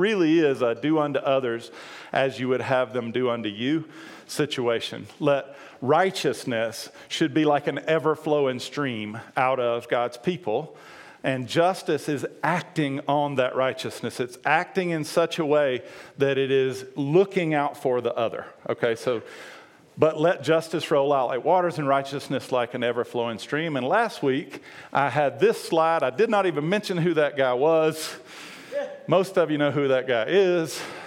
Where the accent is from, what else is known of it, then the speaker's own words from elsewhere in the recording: Georgia, United States; And I grew up in Georgia.